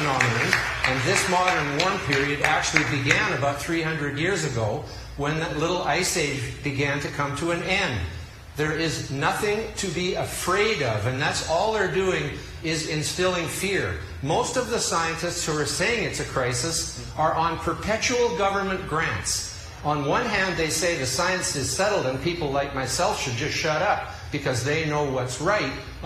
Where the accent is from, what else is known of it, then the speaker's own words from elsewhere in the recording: Canada; a little bit of warming would not be a bad thing for myself, being a Canadian